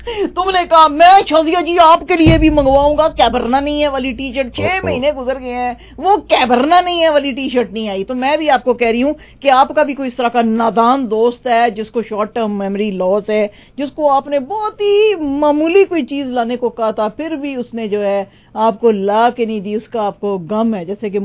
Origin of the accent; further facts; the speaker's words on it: Pakistan; حالانکہ ہم دیکھو پاکستانی کتنے ہم وڈے دل کے ہیں.